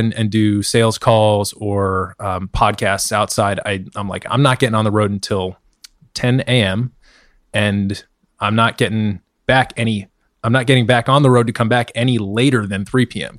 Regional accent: Massachusetts, United States; Not from D.C. originally. I grew up in Western Mass.

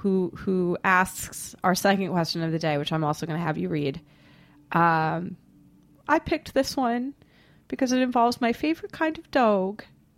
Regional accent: Boston, Massachusetts, United States; Which should make everyone so happy since I'm from Boston and I'm saying that.

